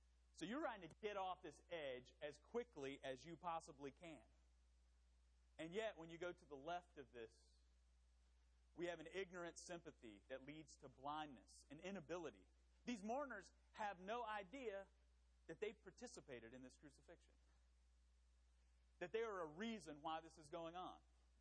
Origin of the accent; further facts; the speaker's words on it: North Carolina, United States; I'm from, you know, I grew up in North Carolina, so I'm from the South.